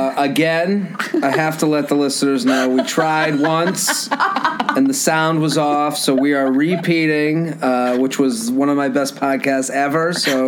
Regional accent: Massachusetts, United States; I'm from outside of Boston. I'm 33.

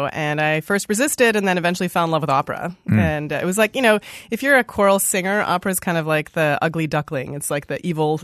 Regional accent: Canada; English is a second language; moved away as an adult; now in Los Angeles, United States; I grew up in Canada.

